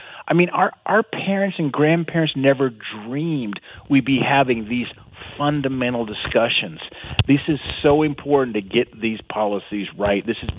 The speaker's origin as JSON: {"language": "English", "town": "Bozeman", "region": "Montana", "country": "United States", "tie": "born or raised there", "said": "In my hometown of Bozeman, the median home price is $800,000, $900,000."}